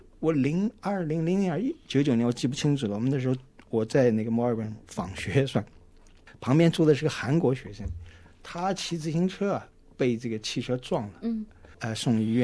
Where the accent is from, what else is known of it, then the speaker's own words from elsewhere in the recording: China; 像就是说我们中国人在处理问题的时候呢，特别是对待法律与规则的时候呢，灵活性相当强